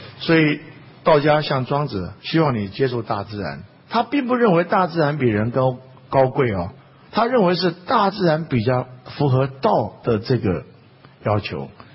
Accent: Taiwan; 我们自己在台湾住那么久，从来就不觉得台湾有什么美。

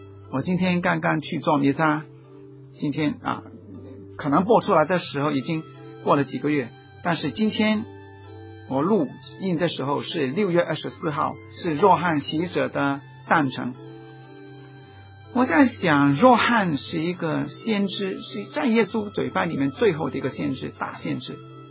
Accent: China; 我是中国人，我可以欣赏美国人，欣赏印度人

